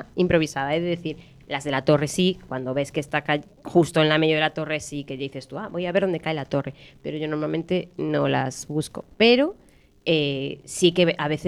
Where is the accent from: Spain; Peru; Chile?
Spain; A Coruña, Galicia; Somos coruñesas, ¿eh?